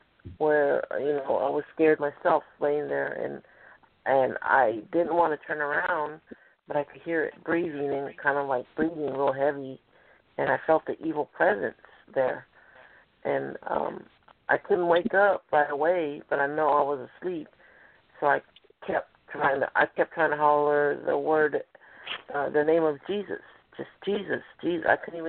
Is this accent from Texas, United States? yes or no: yes; Texas, United States; I'm from Texas here.